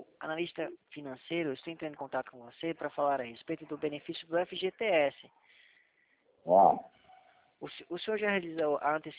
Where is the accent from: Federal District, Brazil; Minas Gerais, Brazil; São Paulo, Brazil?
São Paulo, Brazil; Atibaia; Eu sou aqui de Atibaia, São Paulo.